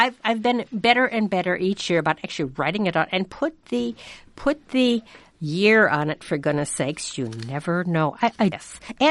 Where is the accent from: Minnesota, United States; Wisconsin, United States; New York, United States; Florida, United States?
Wisconsin, United States; Reedsburg; My hometown has a... called Reedsburg, Wisconsin, has a festival this time of year.